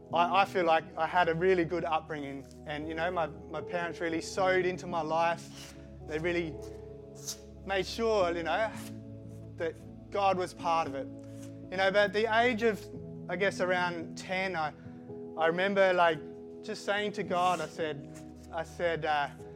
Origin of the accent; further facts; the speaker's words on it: Keith, South Australia, Australia; also born or lived in Switzerland / Adelaide / Brisbane / Sydney; we're originally from Switzerland, so I don't know what my accent is. Like I was born in Switzerland, grew up in the country, or grew up in Keith, then Adelaide, then Brisbane, Sydney. So I do have a mix of kind of accents